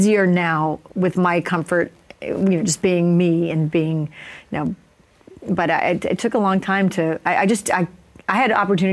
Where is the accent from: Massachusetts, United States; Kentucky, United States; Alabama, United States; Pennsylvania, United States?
Alabama, United States; accent: Southern; I was going to speech classes to get rid of my Southern accent because I'm from Alabama.